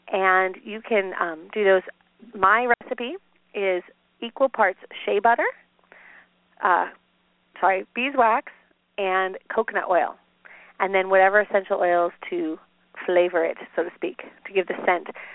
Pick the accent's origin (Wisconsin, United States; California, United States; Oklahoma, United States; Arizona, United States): Arizona, United States; Phoenix; because I grew up in Phoenix, haven't really dealt with the whole snow issue